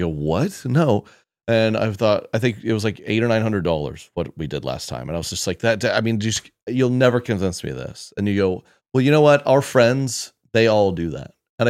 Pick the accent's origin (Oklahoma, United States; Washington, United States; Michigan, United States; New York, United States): Oklahoma, United States; I come from Oklahoma. The streets, bro. The trenches. I come from the trenches.